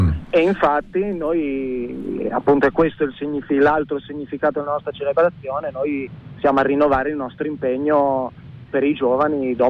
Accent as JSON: {"language": "Italian", "region": "Emilia-Romagna", "country": "Italy", "said": "No, sono romagnolo io."}